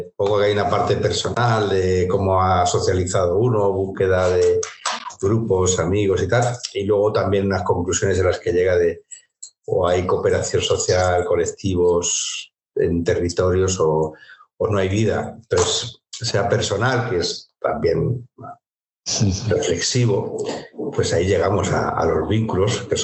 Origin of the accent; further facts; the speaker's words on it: Madrid, Community of Madrid, Spain; Pero sí nací en Madrid y Carabanchel, sobre todo, después zonas del centro. Rechamberí, Lavapiés, conformar un poco mi biografía barrial madrileña.